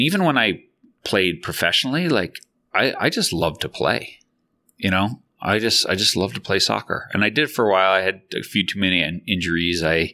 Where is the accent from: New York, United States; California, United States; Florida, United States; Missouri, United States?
New York, United States; Long Island; So, you know, I'm 52. I grew up on Long Island. So originally a New Yorker.